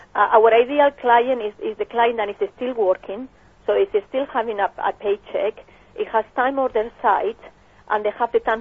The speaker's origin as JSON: {"language": "English", "town": "Barcelona", "region": "Catalonia", "country": "Spain", "said": "I come from Barcelona."}